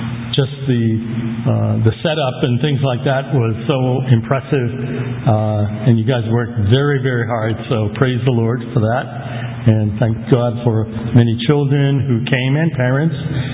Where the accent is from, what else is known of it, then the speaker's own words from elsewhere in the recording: Cambridge, Massachusetts, United States; also born or lived in Boston; I grew up in, I was born in Boston, and I grew up in Cambridge. My father had a laundry in Harvard Square, and I went to elementary school and high school in Cambridge.